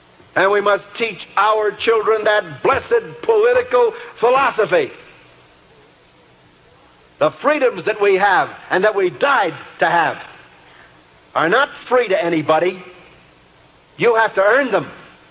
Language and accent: English; Brooklyn, New York, United States; I'm a product of the ghetto myself. I was born and raised in the Bedford-Stuyvesant ghetto of Brooklyn.